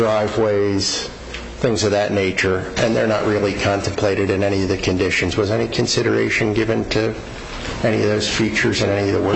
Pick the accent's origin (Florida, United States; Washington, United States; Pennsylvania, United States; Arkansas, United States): Pennsylvania, United States; If I went, I'm from Pennsylvania. And I'm a real estate developer in Pennsylvania.